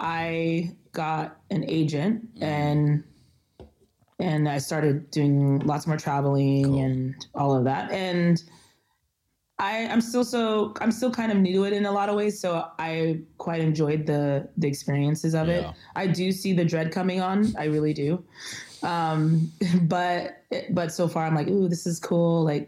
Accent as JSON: {"language": "English", "town": "San Jose", "region": "California", "country": "United States", "said": "Yeah, I'm from San Jose, California."}